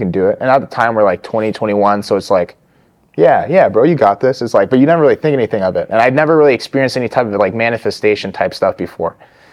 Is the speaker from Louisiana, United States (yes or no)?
no; Arizona, United States; my last duty to accomplish, per se, in my home state of Arizona